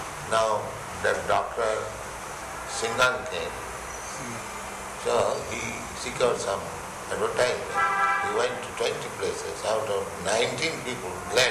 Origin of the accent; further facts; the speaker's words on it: India; Of course, I am Indian.